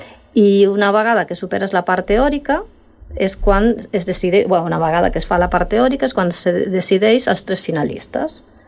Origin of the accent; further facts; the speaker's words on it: Galicia, Spain; now in Catalonia, Spain; sóc gallega. I que vaig descobrir la professió de somilleria a Catalunya, és a dir, sóc de les Ries Baixes. Tota la vida he estat rodejada de raïm, d'albariño